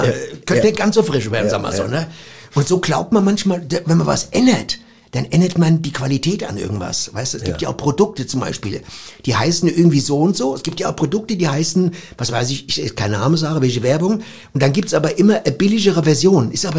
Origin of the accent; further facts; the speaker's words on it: Frankfurt, Hesse, Germany; Sag ich doch mal, ich bin Frankfurter.